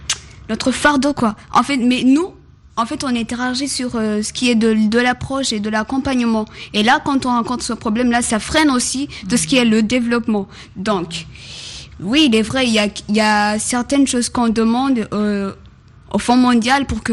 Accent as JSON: {"language": "French", "country": "Burundi", "said": "surtout chez nous au Burundi, maintenant, on traverse une certaine crise économique"}